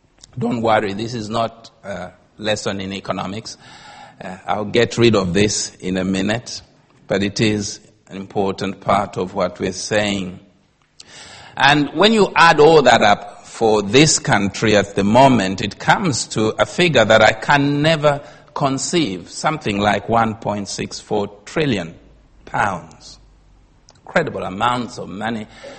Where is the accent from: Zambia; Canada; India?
Zambia; Compared to my home country, I'm a Zambian.